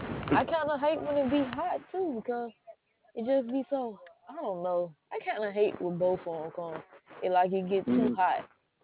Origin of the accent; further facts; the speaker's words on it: Alabama, United States; Oh, I'm from Alabama.